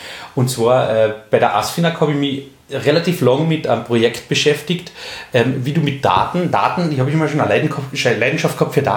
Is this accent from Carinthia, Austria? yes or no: yes; Köstenberg, Carinthia, Austria; Ich bin 39 Jahre alt, gebürtiger Kärntner, komme aus Köstenberg, wenn das wer kennt, wunderschöne Gegend in Kärnten.